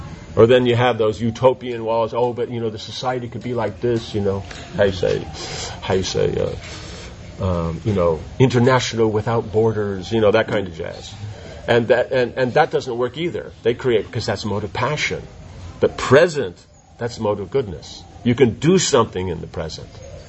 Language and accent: English; India; We're from here. We're from India. We're realistic.